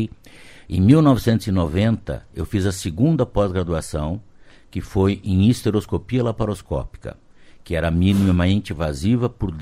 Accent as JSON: {"language": "Portuguese", "town": "Clevelândia", "region": "Paraná", "country": "Brazil", "moved": "as an adult", "said": "Eu saí de Clevelândia, fui a Santa Maria fazer a minha universidade federal."}